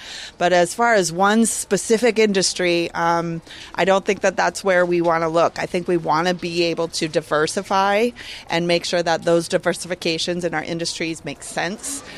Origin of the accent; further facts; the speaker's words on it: Idaho, United States; now in Alaska, United States; I'm not a native Alaskan. I was born and raised in Idaho. I came up here almost 20 years ago, fell in love with the place, moved up here with a dog and a suitcase